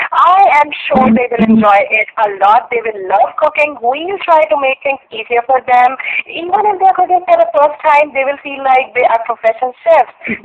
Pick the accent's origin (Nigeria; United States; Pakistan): Pakistan; I am a student. I'm from Pakistan. Basically, I'm from Pakistan